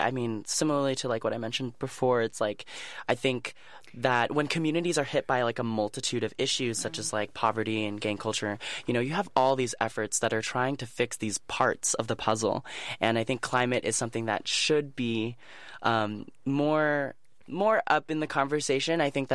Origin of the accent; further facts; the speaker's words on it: Stockton, California, United States; Stockton community and, like, learning about all these really amazing people that are doing great stuff in my hometown.